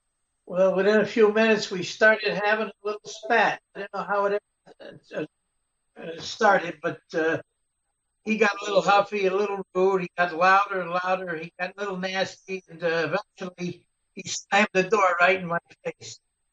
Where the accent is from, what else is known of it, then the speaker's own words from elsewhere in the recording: Waterbury, Connecticut, United States; I was born in 1937 in Waterbury, and I've lived here all my life. As a child, we lived in a multiple dwelling directly across from a Catholic church.